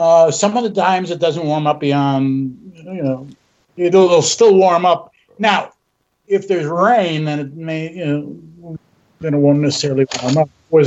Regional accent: Chicago, Illinois, United States; born there; also born or lived in Milwaukee; now in Los Angeles, United States; Okay, look, I was born in Chicago, did many years in Milwaukee.

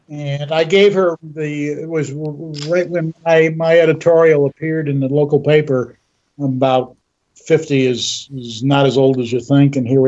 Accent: Chicago, Illinois, United States; born there; also born or lived in Milwaukee; now in Los Angeles, United States; Okay, look, I was born in Chicago, did many years in Milwaukee.

